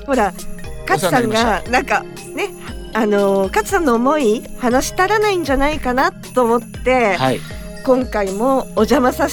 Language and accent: Japanese; Chikuma, Nagano, Japan; 千曲市はとても私戸倉上山田温泉の出身なんですが